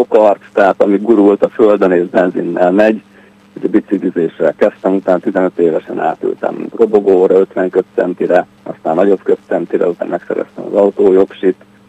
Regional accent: Nyíregyháza, Szabolcs-Szatmár-Bereg, Hungary; Részben Nyíregyházán nőttem fel, a nagyszülőkhez oda jártunk minden hétvégén, és hogy ott Nyíregyházán nagy élet van.

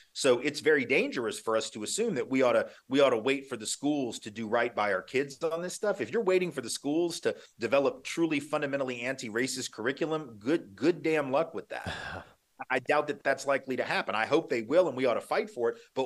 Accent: Nashville, Tennessee, United States; I grew up in Nashville, which is arguably one of the three or four most important cities in the civil rights struggle.

